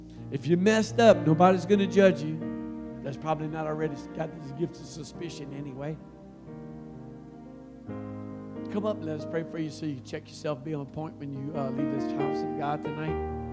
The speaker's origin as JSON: {"language": "English", "region": "Louisiana", "country": "United States", "said": "I'm from Louisiana. I have my immediate family here. I got to run a long ways to get my mama a hug. About 700 plus miles to get my mama to hug me."}